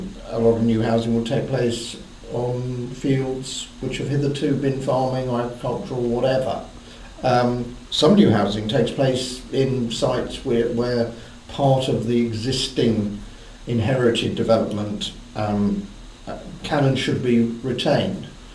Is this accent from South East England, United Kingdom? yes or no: yes; Isle of Wight, South East England, United Kingdom; I was brought up on the Isle of Wight, which leaves one with all sorts of legacies, some of which are more helpful than others.